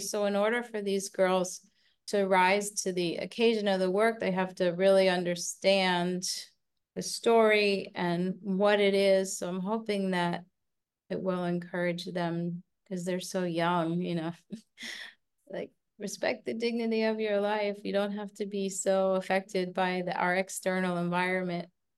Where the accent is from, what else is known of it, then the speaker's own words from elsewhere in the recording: Florida, United States; Obviously, with a new cast, I've hired dancers in Florida, which is my hometown.